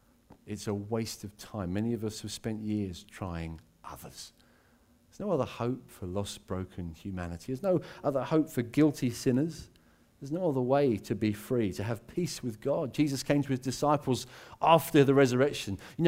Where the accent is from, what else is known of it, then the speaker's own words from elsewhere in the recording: England, United Kingdom; We're English. Well, I'm English, sorry.